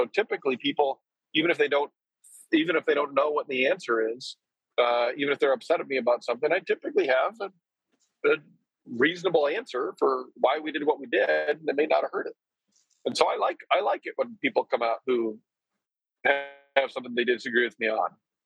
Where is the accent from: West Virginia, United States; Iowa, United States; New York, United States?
Iowa, United States; Decorah; Northeast Iowa, I'm from Decorah, kind of the heart of that Obama-Trump country.